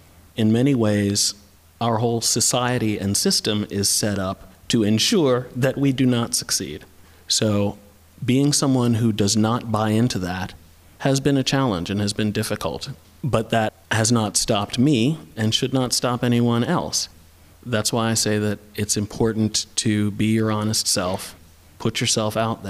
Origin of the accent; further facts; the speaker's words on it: O'Hara Township, Pennsylvania, United States; I was born on June 13th, 1968. I grew up in O'Hara Township, which is in the northern suburbs, and I attended Shadyside Academy from kindergarten through 12th grade. I was one of the few, and sometimes the only, black kid in my class